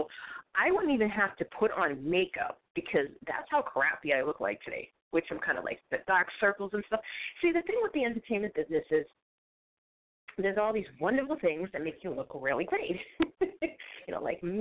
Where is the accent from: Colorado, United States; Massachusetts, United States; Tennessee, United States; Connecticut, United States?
Massachusetts, United States; Boston; accent: Bostonian; Now, sorry, my Bostonian accent butchers everything.